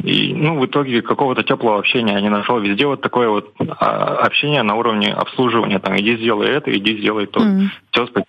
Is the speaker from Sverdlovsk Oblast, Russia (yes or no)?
no; Krasnodar Krai, Russia; Краснодарский край.